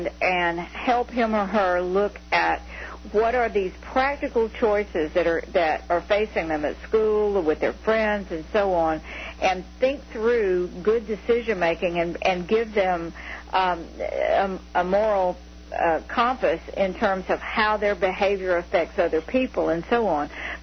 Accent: Mississippi, United States; In my home state of Mississippi, I believe the figures I heard were that that there are as many babies born not to married people as to married people.

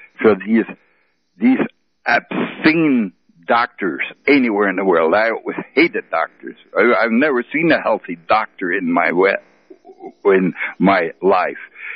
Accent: Germany; English is a second language; moved away; I'm into my 70s now, and I grew up in East Germany.

